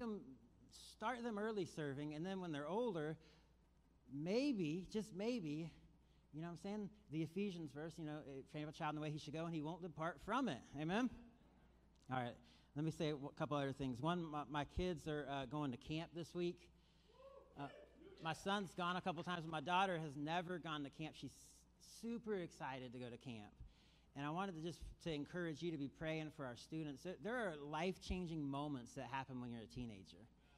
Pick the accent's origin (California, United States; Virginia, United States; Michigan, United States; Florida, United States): Florida, United States; I am from Florida, which is why I'm wearing the Hawaiian shirt. I actually love Florida heat, Pastor Josh.